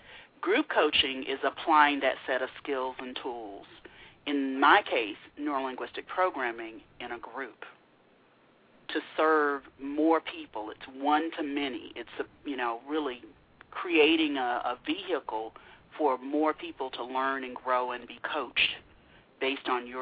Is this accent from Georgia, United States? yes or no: yes; Macon, Georgia, United States; also born or lived in Atlanta / Texas; Originally, I'm from Macon, Georgia.